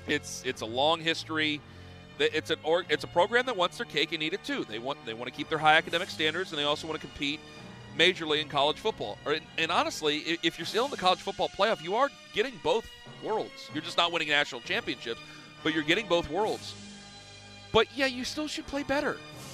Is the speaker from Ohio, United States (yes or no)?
yes; Canton, Ohio, United States; Where are you from … ? Canton, Ohio.